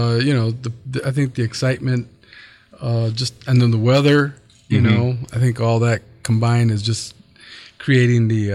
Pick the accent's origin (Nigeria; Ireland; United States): United States; East Chicago, Indiana; And so I grew up in East Chicago, Indiana. My parents are from Mexico, the state of Jalisco.